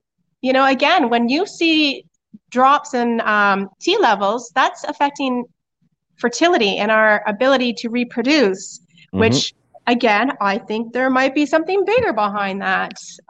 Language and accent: English; Ontario, Canada; growing up in Northern Ontario, you know, we were pretty hardy, and I'm the same way.